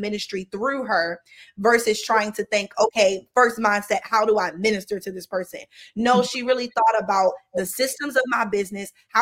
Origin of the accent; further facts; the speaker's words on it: Baltimore, Maryland, United States; now in Houston, United States; She lived here in Houston. I was from Baltimore.